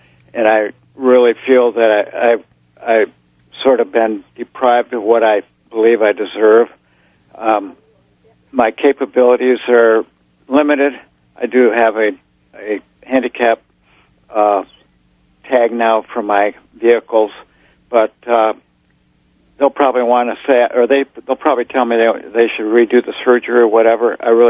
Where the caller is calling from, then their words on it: Waterford Township, Michigan, United States; I'm calling from Waterford Township.